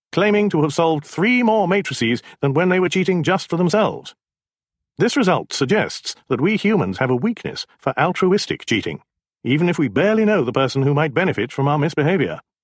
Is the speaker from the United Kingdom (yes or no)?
no; Israel; Because I grew up in Israel, I especially wanted to see how Israelis measured up.